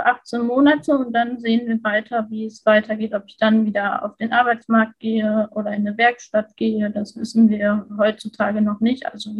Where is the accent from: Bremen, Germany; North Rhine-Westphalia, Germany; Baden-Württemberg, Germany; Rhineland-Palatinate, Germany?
North Rhine-Westphalia, Germany; Dortmund; ich bin 26 Jahre alt und ich komme aus NRW, aus Dortmund